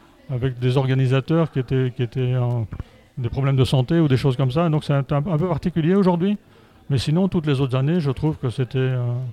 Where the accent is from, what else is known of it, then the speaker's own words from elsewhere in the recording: Mouscron, Wallonia, Belgium; Ben, moi, je viens de Moucron.